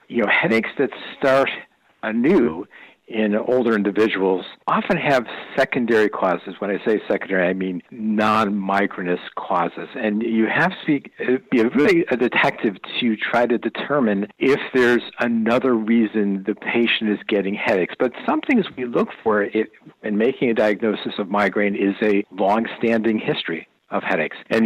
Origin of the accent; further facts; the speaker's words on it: Waterbury, Connecticut, United States; I'm a Connecticut native, born and raised in Waterbury. I went to UConn as an undergrad, UConn Medical School